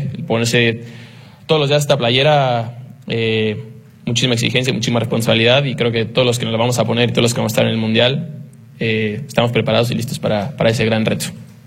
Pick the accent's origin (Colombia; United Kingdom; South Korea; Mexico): Mexico; somos mexicanos y nos sobreponemos de todo